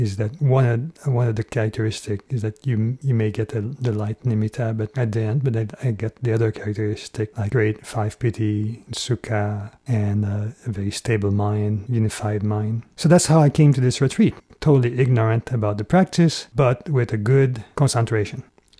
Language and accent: English; Quebec, Canada; accent: French-Canadian; now in Vancouver, Canada; I live in Vancouver, British Columbia. The accent you hear is a French-Canadian accent. I grew up in Quebec.